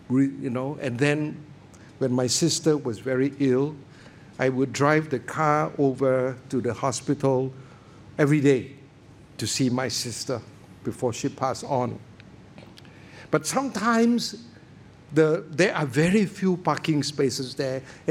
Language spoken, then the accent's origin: English; Singapore; I am Singaporean. I don't use the word la a lot. But that does not mean not, that does not make me a less Singaporean.